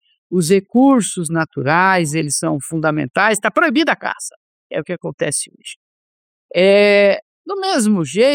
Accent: Minas Gerais, Brazil; eu sou mineiro aí, do Triângulo Mineiro, quando eu era criança

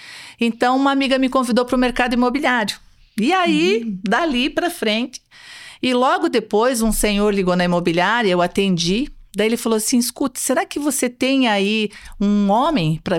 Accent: Curitiba, Paraná, Brazil; born there; Eu sou nascida em Curitiba, mas a minha mãe é do norte do Paraná, de Joaquim Távora. E o meu pai é de uma cidadezinha chamada Porto Amazonas.

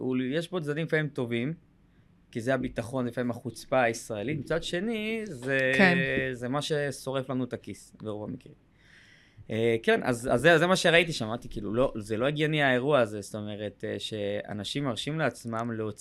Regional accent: Northern District, Israel; אני גדלתי בצפון הרחוק בפריפריה

